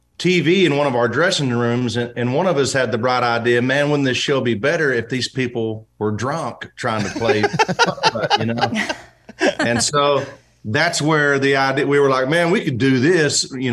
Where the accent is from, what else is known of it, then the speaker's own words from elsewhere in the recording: Oklahoma, United States; Nashville always just felt like where I would go to work, but it never felt like home to me. I'm just from Oklahoma, and that's just how it's always been for me.